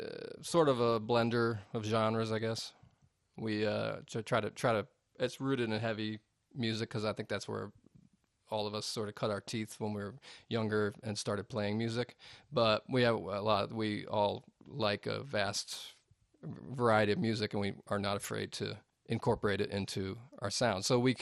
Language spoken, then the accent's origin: English; Rochester, New York, United States; also born or lived in Massachusetts; now in Atlanta, United States; Well, I moved here from Rochester, New York. Well, I was living in Rochester, New York. I mean, I'm from there, and then I moved to somewhere in Massachusetts and joined a band called